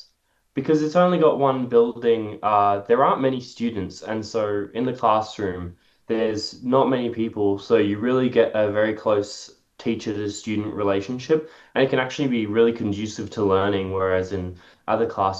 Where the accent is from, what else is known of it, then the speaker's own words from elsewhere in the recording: Tasmania, Australia; Well, I'm from Tasmania, and in Tasmania, when I came into year seven, I started playing instruments in my school's band program.